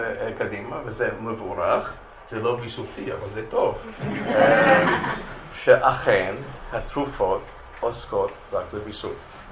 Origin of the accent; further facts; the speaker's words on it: Beersheba, Southern District, Israel; אפילו בדרום, אני מבאר שבע